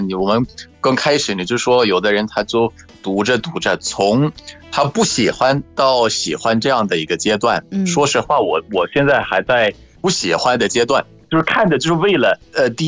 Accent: Egypt; Chinese is a second language

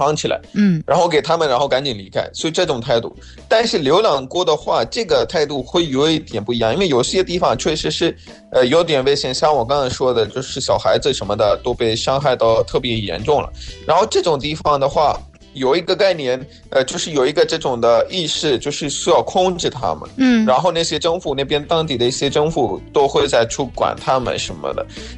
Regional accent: Pakistan; Chinese is a second language; 我们巴基斯坦在每日都是 Subco Allah Office。

